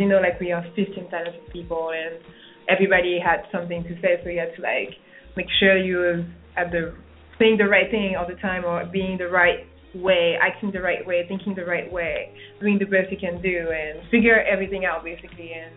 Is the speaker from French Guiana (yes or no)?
yes; French Guiana; English is a second language; moved away as an adult; also born or lived in Paris; now in United States; I was born and raised in French Guiana in South America. French Guiana is the overseas department of France. And then I moved to Paris, studied psychology for 2 years, and English and Spanish. Then I moved to the U.S.